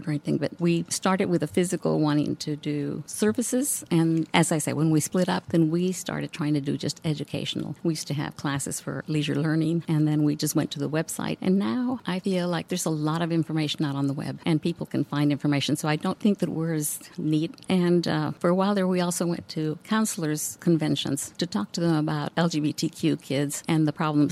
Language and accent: English; El Paso, Texas, United States; now in Houston, United States; I am from El Paso, Texas.